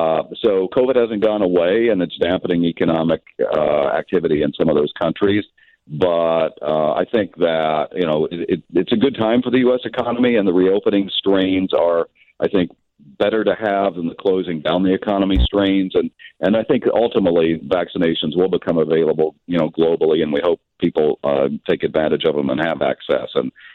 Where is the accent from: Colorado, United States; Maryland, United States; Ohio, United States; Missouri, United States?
Maryland, United States; They're high in my home state of Maryland